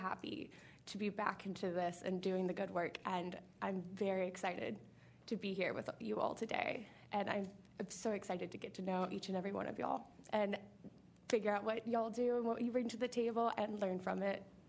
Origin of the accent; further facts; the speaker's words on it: Little Rock, Arkansas, United States; I'm from Little Rock, Arkansas. I've lived there my whole life, and I went to the University of Arkansas for both my bachelor's and my master's.